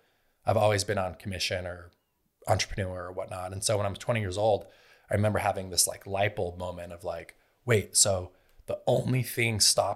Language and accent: English; Salt Lake City, Utah, United States; So I grew up in Salt Lake City, Utah, grew up Mormon.